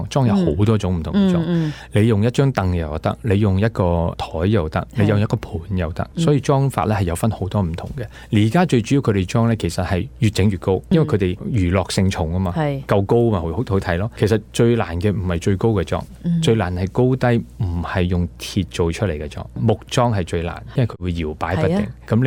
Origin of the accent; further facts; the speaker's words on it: China; 我哋中国人系以前喺农耕嘅社会度